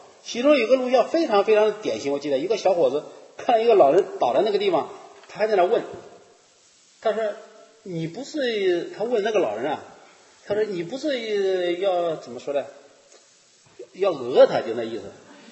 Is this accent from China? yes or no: yes; Henan, China; 我这次回中国啊，我看了一个电视，郑州，我是河南的嘛